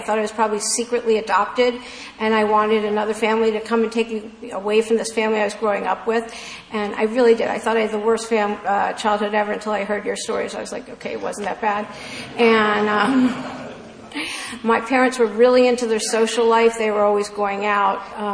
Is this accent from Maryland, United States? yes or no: yes; Maryland, United States; I'm from the East Coast, from Maryland, the D.C. area.